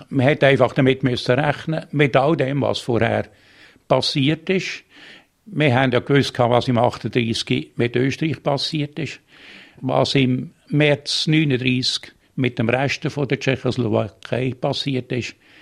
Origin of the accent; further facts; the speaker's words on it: Switzerland; Ich bin im 39 in die 5. Klasse gegangen. Ich bin in Zürchen aufgewachsen.